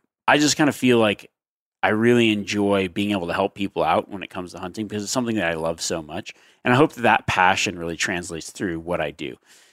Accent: Reno, Nevada, United States; It'll be in my hometown of Reno, Nevada for the Pope and Young Convention.

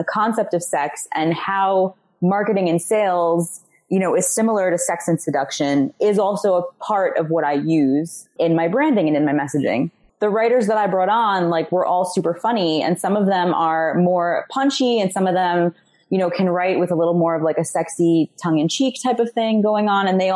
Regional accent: New York, United States; You know, I'm from New York. I bartended for almost a decade, over a decade in New York City.

